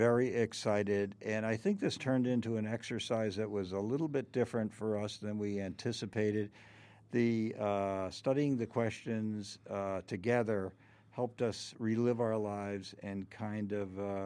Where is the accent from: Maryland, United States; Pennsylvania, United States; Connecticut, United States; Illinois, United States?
Connecticut, United States; North Haven; born there; I was born in North Haven, Connecticut, I lived on Clintonville Road.